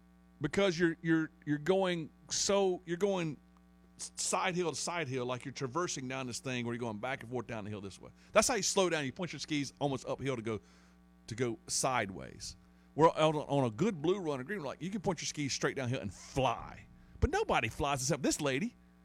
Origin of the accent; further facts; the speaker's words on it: South Carolina, United States; I said, I'm from South Carolina.